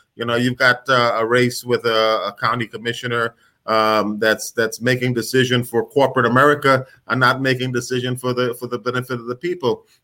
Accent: New York, United States; I grew up in the Bronx, which is like six blocks from Yankee Stadium.

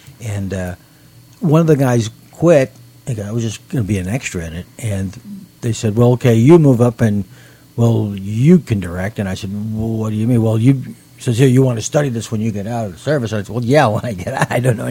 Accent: Tampa, Florida, United States; also born or lived in Iowa; I was born in Iowa in 1963, and then in the summertime in 1963, and then by that Labor Day, my dad got a job in Tampa.

